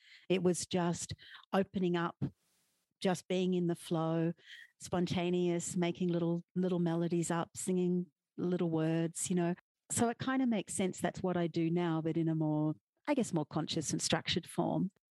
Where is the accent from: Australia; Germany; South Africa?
Australia; now in Las Vegas, United States; I'm originally from Australia, now living in Las Vegas, New Mexico.